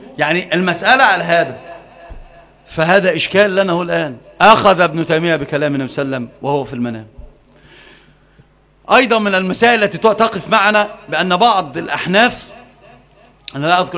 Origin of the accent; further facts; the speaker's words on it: Alexandria, Alexandria Governorate, Egypt; لا انا مش معوب انا اسكندراني، كل اسكندرانيه بيقولوا احنا رايحين واحنا جايين